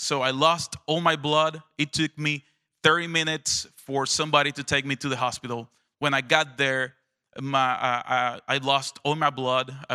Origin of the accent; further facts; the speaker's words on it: Granma, Cuba; I was born in Cuba. My dad was a professional baseball player. God called him to leave baseball and start become a pastor. He went to the seminary. He studied there. So we moved to the country, to a very small town in Granma, very east of Cuba.